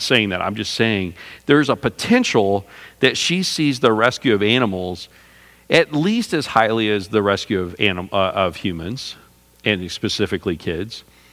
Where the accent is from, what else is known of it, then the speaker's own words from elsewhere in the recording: Texas, United States; I wasn't really a cowboy much. I lived in the city, but I grew up in Texas.